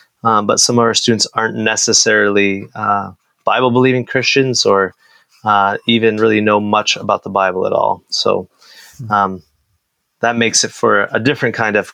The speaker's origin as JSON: {"language": "English", "town": "Rochester", "region": "New York", "country": "United States", "tie": "born or raised there", "lives_now": "Canada", "said": "So I grew up actually in Rochester, New York. So it was an American system."}